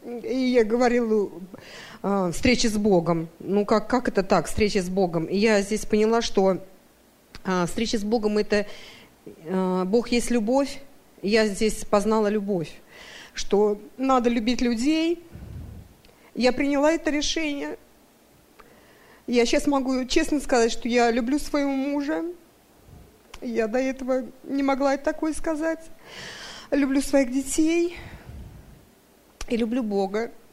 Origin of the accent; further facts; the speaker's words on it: Samara, Samara Oblast, Russia; я из России, город Самара.